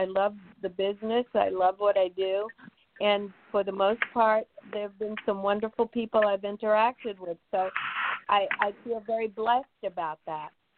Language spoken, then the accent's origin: English; New York, United States; I'm from New York, and I, you know, come from the New York stage.